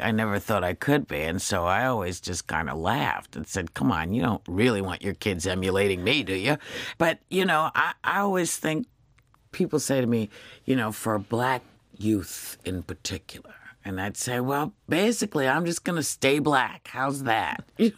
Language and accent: English; Scotland, United Kingdom; But it's not until somebody goes, my God, you're Scottish, do you go, oh, yeah, my God, I'm Scottish.